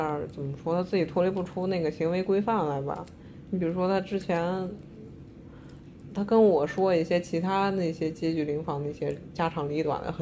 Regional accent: Beijing, China; 我虽然我是本地的，但因为我是租房的

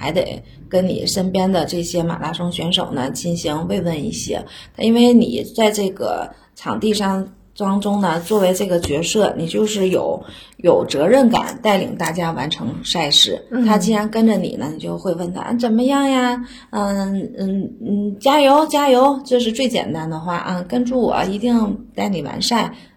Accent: Yingkou, Liaoning, China; 首先我老家是辽宁营口，离大连非常近，我当时就想把我的第一次马献给我的家乡

